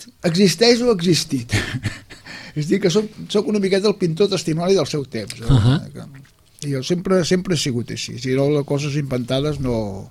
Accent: Barcelona, Catalonia, Spain; ell és de Sants, jo sóc de Sants

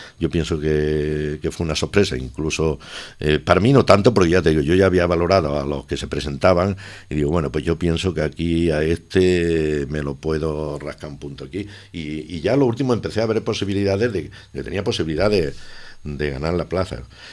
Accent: Andalusia, Spain; now in Catalonia, Spain; yo soy andaluz, mi entorno hablamos en castellano, llevo aquí unos años ya, en Cataluña, y por tanto el catalán que yo hablo es de Urella, le dije yo, digo, es de oído

